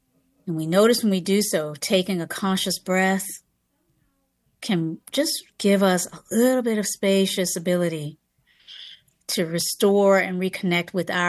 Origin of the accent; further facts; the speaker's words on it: the South, United States; now in San Francisco, United States; I live in San Francisco. I travel a lot. I'm originally from the South.